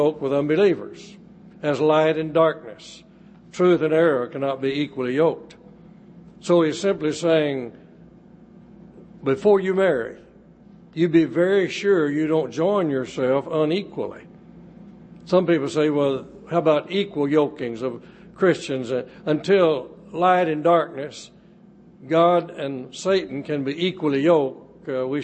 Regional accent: Sherman, Texas, United States; my hometown of Sherman to Abilene to go to college

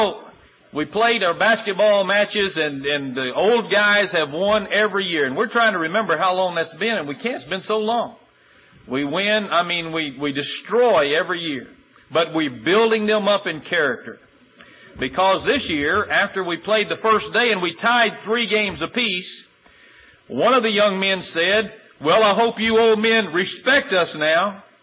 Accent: Michigan, United States; In fact, a few of us, I'm from Michigan, and myself, begin to think

